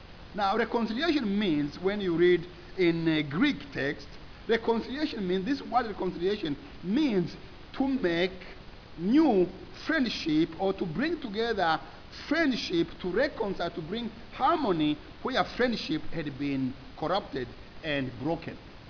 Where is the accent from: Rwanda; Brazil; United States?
Rwanda; born there; when I was born in Rwanda, of course, our traditional belief was that new life or life itself